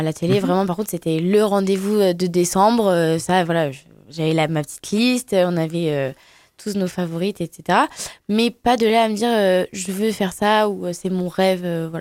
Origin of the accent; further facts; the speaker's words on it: Vichy, Auvergne-Rhône-Alpes, France; j'ai grandi à Vichy. Donc j'ai passé toute mon enfance là-bas, primaire, collège, lycée. Et puis pour les études supérieures, je suis partie à Clermont.